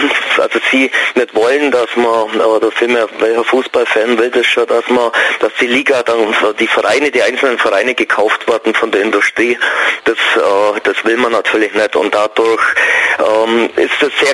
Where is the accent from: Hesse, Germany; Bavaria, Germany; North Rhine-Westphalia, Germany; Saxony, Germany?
Bavaria, Germany; Augsburg; als Augsburger